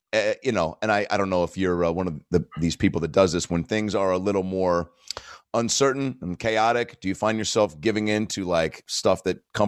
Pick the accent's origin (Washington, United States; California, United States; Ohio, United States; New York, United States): Washington, United States; Seattle; No, I'm from Seattle originally.